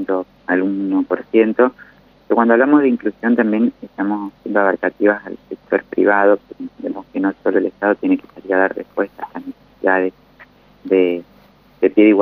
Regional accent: Mendoza, Argentina; como mendocino lo tengo que decir

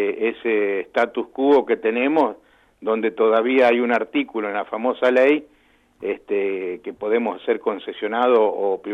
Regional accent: Santa Fe, Argentina; sino también como santafesino

